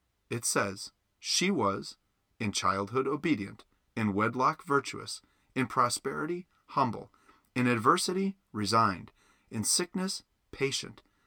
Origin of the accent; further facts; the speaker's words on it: Wisconsin, United States; Now, growing up in Wisconsin, history here is brand new relative to South Carolina or any of the original 13 colonies.